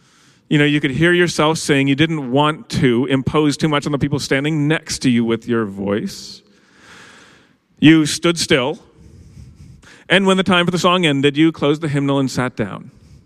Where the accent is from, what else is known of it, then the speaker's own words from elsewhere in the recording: Holland, Michigan, United States; So I grew up Dutch. I grew up in Holland, Michigan.